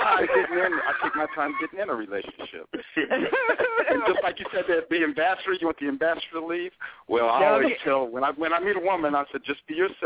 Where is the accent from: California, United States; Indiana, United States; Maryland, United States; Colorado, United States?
California, United States; San Diego; I'm from San Diego.